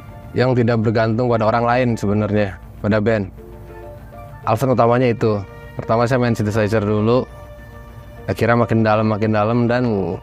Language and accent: Indonesian; Bandung, West Java, Indonesia; berasal dari Bandung.